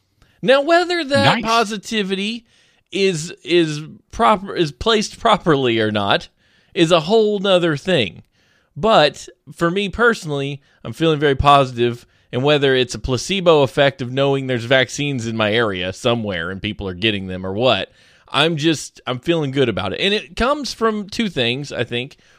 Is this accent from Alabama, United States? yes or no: yes; Alabama, United States; I'm from South Alabama, as in my genes.